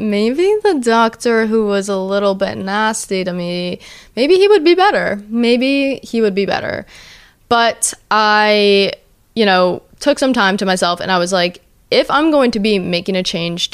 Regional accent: New Jersey, United States; So I'm from Jersey, he's in New York

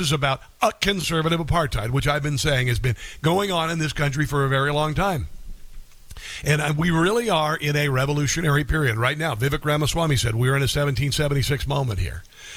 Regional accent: Iowa, United States; I grew up poor in Iowa. On a farm, every morning I got up, we did chores before we went to school.

